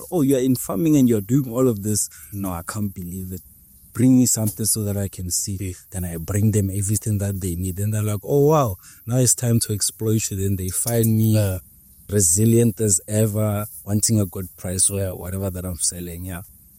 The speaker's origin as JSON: {"language": "English", "region": "Limpopo", "country": "South Africa", "tie": "born or raised there", "said": "because growing up in Venda, every household has a garden, has a fruit tree."}